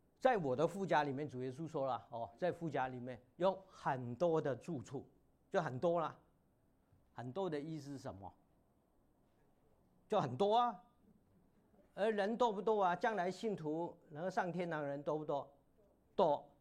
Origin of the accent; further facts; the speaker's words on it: Hong Kong; 我们香港人的话，我们不太请人家到家里吃饭的，也不会请人家在我们家睡的